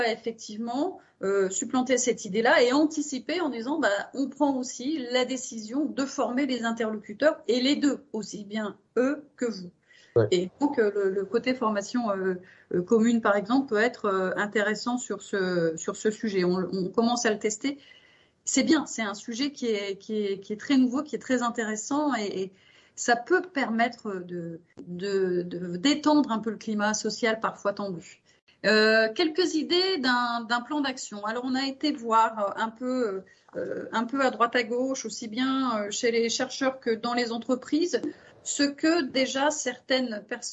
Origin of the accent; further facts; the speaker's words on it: Hauts-de-France, France; on l'a vu bien dans le nord de la France, ma région d'origine